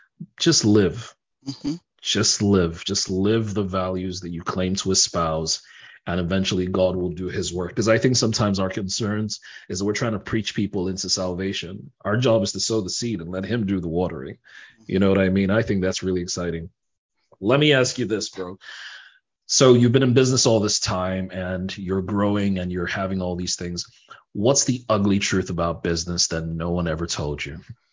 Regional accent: Nigeria; now in United States; I mean, I'm Nigerian, I'm African, and we're a very religious society.

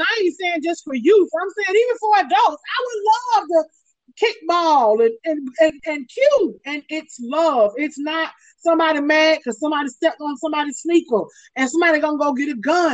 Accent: Daytona, Florida, United States; goal for me is to come back home and buy some property, or at least start a business somewhere in my hometown. Like

